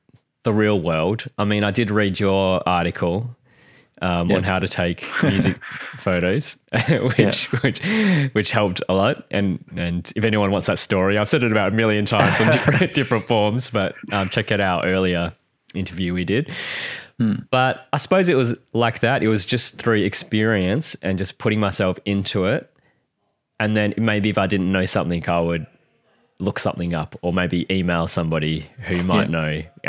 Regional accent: Newman, Western Australia, Australia; born there; I was born in Newman, which is a mining town kind of in the middle of nowhere in Western Australia. Not many people would have been there. That's where I was born.

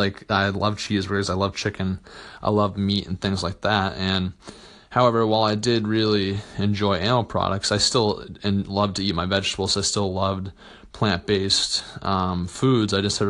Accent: Boston, Massachusetts, United States; So growing up in the Boston area, Massachusetts, we'd have a lot of cookouts and barbecues, and I grew up eating a lot of meat and cheese and animal products like an average American kid.

